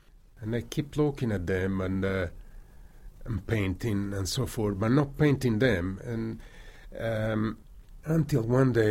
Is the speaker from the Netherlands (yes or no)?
no; Florence, Tuscany, Italy; now in United States; Even growing up in Florence, I always had the sense that I had to leave. In fact, it did happen following the flood of Florence in 1966. That brought me to the States